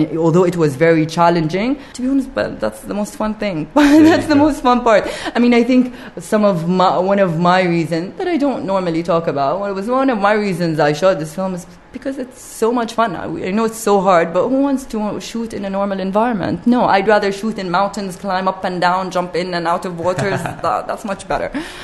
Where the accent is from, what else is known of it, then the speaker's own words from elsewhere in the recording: Jeddah, Makkah Province, Saudi Arabia; I'm from Jeddah, okay. Saudi Arabia. So I really want to, you know, be very honest about the society I grew up in.